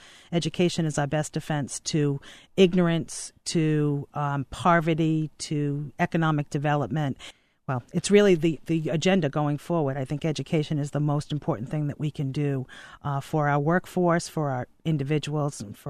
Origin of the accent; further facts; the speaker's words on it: Cranston, Rhode Island, United States; Well, I am as Rhode Island as they get. I grew up in Edgewood.